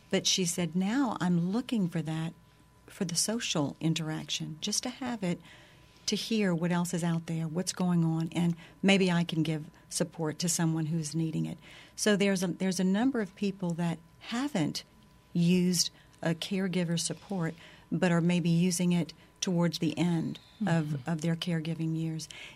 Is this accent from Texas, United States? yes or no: no; Louisiana, United States; I mean, we grew up in South Louisiana, but we didn't really listen to a whole lot of Cajun music.